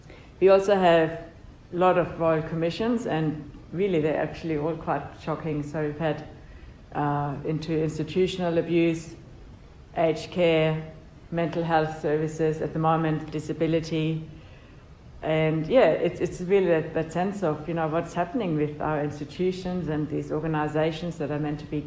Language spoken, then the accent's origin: English; Munich, Bavaria, Germany; So I grew up in Munich, and I was a Catholic altar girl.